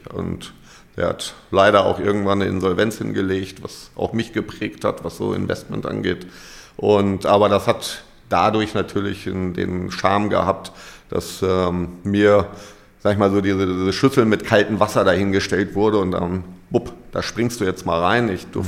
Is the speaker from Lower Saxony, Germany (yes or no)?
yes; Hameln, Lower Saxony, Germany; Ja, also geboren bin ich in Hameln im Weserbergland und habe da auch so meine ersten 19, 20 Jahre verbracht. Habe klassisch Schulbildung, Gymnasium, Schiller-Gymnasium, Hameln.